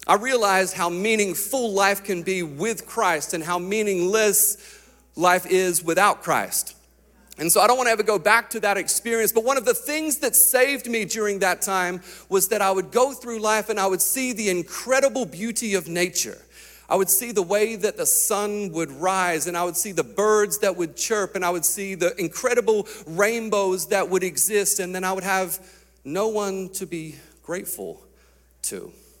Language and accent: English; Australia; I was born into the church. Like, I went to church all the time. When I was growing up in Australia, I went to church on Sunday morning.